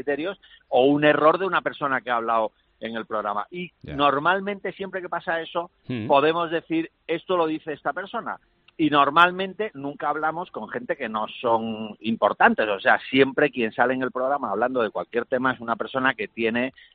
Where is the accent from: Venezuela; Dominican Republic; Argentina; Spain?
Spain; Antequera, Andalusia; que hemos estado grabando en Antequera, en mi tierra.